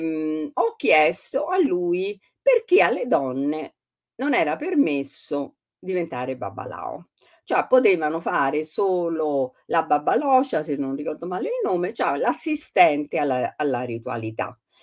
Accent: Tuscany, Italy; Per esempio nel mio paese, il Maremma

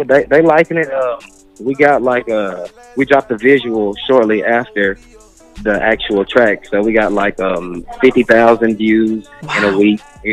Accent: Knoxville, Tennessee, United States; Yeah, we're both from Knoxville, Tennessee.

